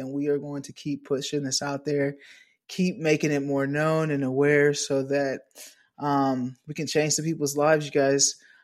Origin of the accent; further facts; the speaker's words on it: El Dorado, Kansas, United States; So if you've been listening previously, you know that I grew up in El Dorado, Kansas.